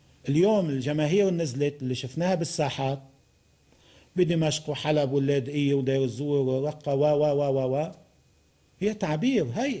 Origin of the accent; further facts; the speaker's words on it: Lebanon; نحن كلبنانيين، إذا بحكي بمصلحتنا الوطنية كلبنانيين، نحن كشعب لبناني وكوطن وكدولة وبلد